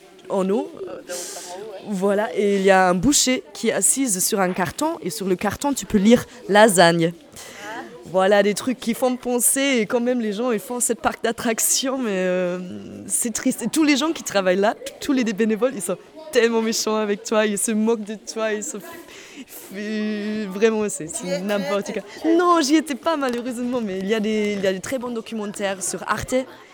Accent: Germany; French is a second language; moi, je viens de l'Allemagne, comment je parle français.

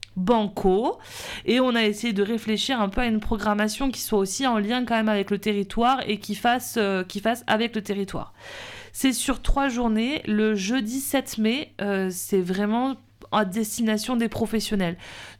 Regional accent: Toulouse, Occitanie, France; Et moi je suis toulousaine

